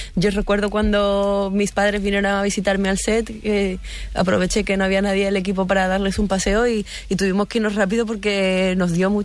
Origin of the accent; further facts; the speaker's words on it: Sweden; accent: Swedish; Spanish is a second language; yo tengo acento sueco hablando en inglés